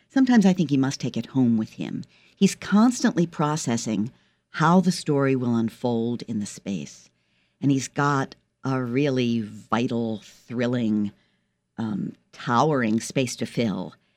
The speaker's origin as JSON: {"language": "English", "town": "Pittsburgh", "region": "Pennsylvania", "country": "United States", "lives_now": "Washington, United States", "said": "I hail from Pittsburgh, went to college in Annapolis, went to St. John's College and read the classics, and I've been in D.C. since 86."}